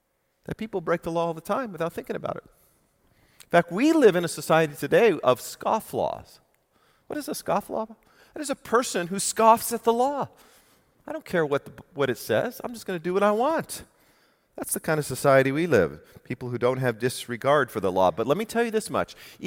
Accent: California, United States; I grew up in California.

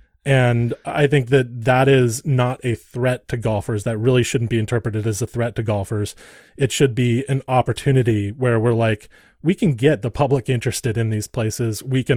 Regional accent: Santa Barbara, California, United States; I grew up in Santa Barbara, California. Beautiful courthouse.

